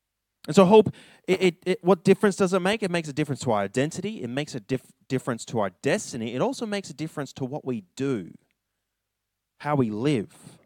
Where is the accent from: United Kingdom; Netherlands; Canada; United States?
Canada; accent: Canadian; I was bullied a lot for my Canadian accent and for being Christian.